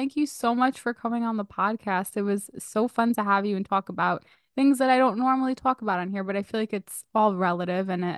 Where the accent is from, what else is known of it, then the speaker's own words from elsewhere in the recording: New York, United States; And people, whenever they find out I'm from New York, they're like, oh my God, like, that's amazing. But I will say, I l love coming home.